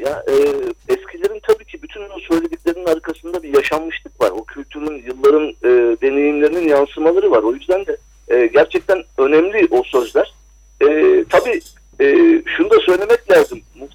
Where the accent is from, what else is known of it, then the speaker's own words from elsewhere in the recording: İzmir, Turkey; Yani bu açıdan ben İzmirli olarak şanslıyım.